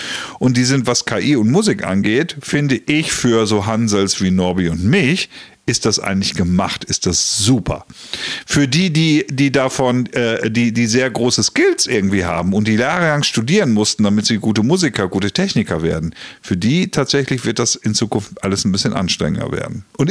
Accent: Germany; So, und was wir als Deutsche natürlich haben, ist, wir wollen es immer echt haben.

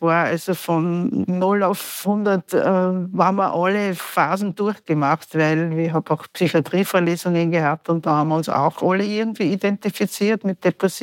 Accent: Gmunden, Upper Austria, Austria; weil ich komme aus Gmunden, das Traunviertel finde ich ja noch schöner

